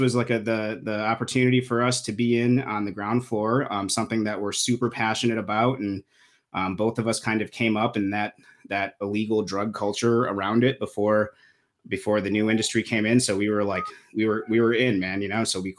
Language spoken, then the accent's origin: English; Grand Rapids, Michigan, United States; I grew up in Grand Rapids and my family was a pretty political family.